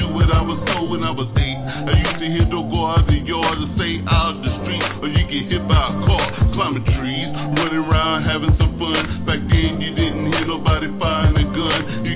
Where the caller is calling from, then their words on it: Winterville, North Carolina, United States; I'm calling from Winterville, North Carolina, 252, representing that North Carolina all day long.